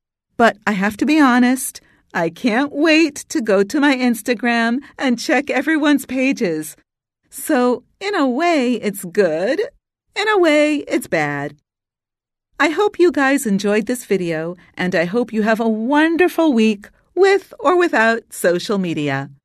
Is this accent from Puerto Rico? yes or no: no; Portugal; English is a second language; moved away as an adult; now in Oslo, Norway; I am from Portugal. I am Portuguese, but I moved to Norway 5 years ago. So I have been living in Oslo, in Norway, for 5 years.